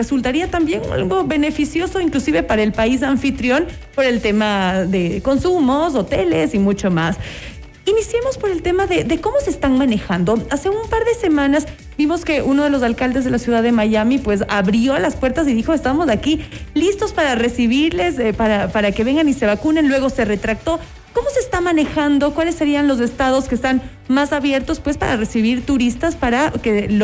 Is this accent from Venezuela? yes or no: no; Ecuador; yo, por ejemplo, que soy ecuatoriana, nacida acá